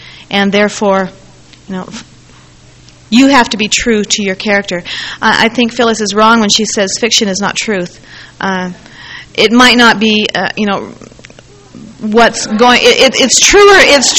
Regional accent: Canada; Being a Canadian, I chose a poem by a fellow Canadian, Robert Service.

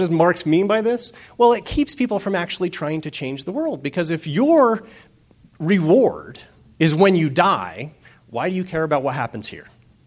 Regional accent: Utah, United States; I love coming to Utah. I'm from Utah, right? I love coming to visit family.

